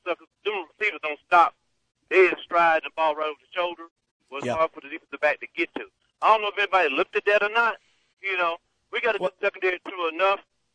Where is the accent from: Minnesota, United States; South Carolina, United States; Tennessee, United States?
South Carolina, United States; Gaffney; because I knew Sidney from growing up in Gaffney, South Carolina.